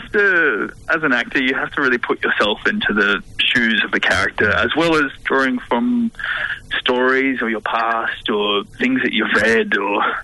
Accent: Australia; But I think as Australian actors especially

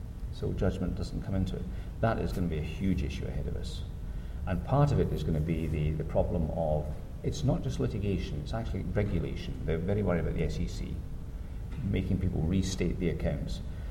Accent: Scotland, United Kingdom; And as a Scot, I've always likened the bottom line to a haggis.

